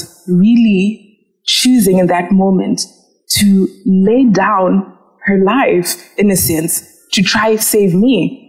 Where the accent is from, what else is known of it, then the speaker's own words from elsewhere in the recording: Zimbabwe; I'm originally from Zimbabwe.